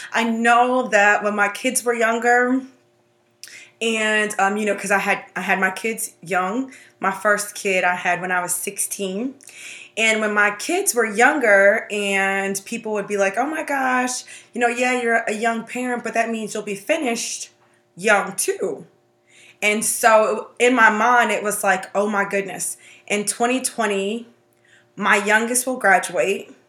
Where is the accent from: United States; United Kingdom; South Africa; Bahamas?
United States; Florida; I'm from Florida. I am from Florida. And I think that matters. Even though I live in North Carolina, I feel like telling you I'm from Florida matters.